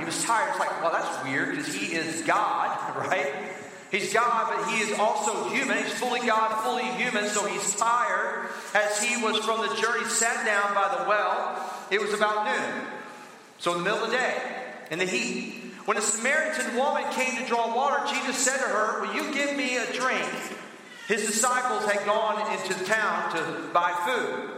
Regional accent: Alabama, United States; We're from Alabama, okay? We have babies really young.

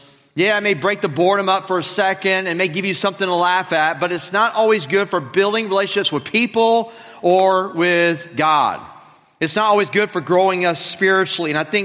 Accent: Fort Walton Beach, Florida, United States; And I grew up in Fort Walton Beach, Florida. It was pretty hot there

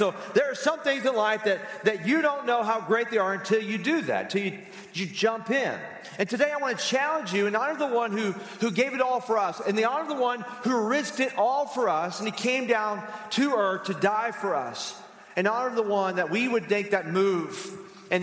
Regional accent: Southern United States, United States; moved away as an adult; now in Arizona, United States; I grew up in the South, and my diet was pretty basic, just kind of meat and potatoes

